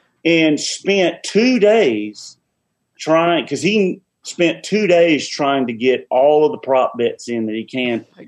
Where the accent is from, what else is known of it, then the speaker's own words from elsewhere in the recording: Georgia, United States; So first of all, I grew up an Atlanta Falcons fan. I'm from Georgia.